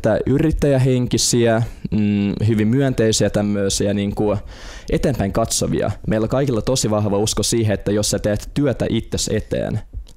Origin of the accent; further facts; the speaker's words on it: Helsinki, Uusimaa, Finland; asuin lapsuuteni Itä-Helsingissä, ja sehän on tosi tämmöinen monikulttuurinen paikka. Oli tummaihosia, oli arabitaustaisia, oli venäläistaustaisia, inkerisuomalaisia, ihan kaikkia.